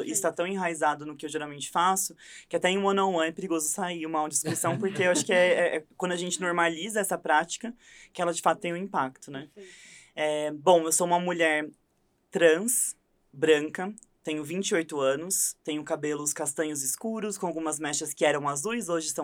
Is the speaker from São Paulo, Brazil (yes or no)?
yes; São Sebastião da Grama, São Paulo, Brazil; eu sempre falo de onde eu sou e quase nunca, assim, eu acho que teve uma pessoa só para não falar que nunca teve, que conhecia São Sebastião da Grama